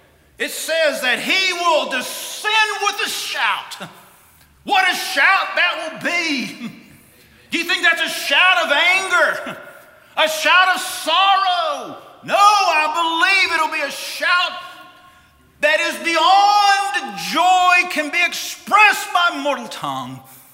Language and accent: English; United States; I'm an American. I'm thankful to live in America. Don't want to live anywhere else.